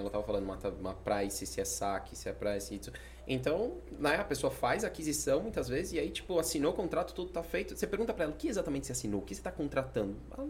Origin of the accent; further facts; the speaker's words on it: Atibaia, São Paulo, Brazil; Eu sou daqui de Atibaia, então o meu movimento foi ir pra São Paulo pra realmente finalizar ali a faculdade, né? Comecei a trabalhar, fiquei uns 5, 6 anos lá, mas já tinha essa vontade de num futuro próximo voltar pra Atibaia.